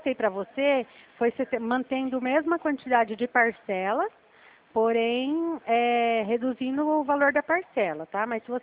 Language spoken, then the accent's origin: Portuguese; Presidente Prudente, São Paulo, Brazil